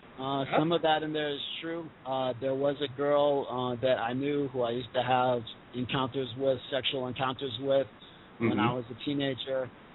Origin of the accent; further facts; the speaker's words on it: Miami, Florida, United States; So, yeah, man, you know, like growing up in Miami, and there's a lot of crazy shit that happens there.